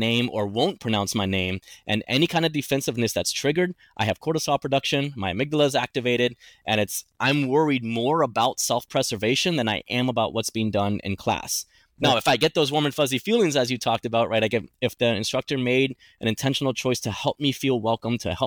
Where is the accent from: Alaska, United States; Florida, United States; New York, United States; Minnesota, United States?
Florida, United States; Miami; Not only was I growing up in Miami, Florida, which is a highly, highly diverse city, a city that grew in diversity before it was able to grow in the infrastructure to support diversity, right?